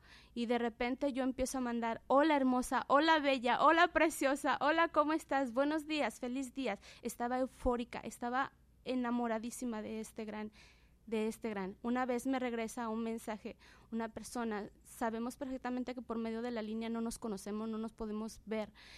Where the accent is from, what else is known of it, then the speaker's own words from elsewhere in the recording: Mexico City, Mexico; born there; yo nací en el DF, soy única hija